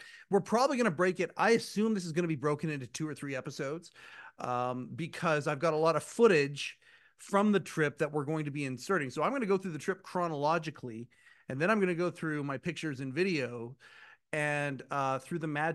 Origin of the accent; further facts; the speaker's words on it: Canada; I think it costs more being international because we are Canadian.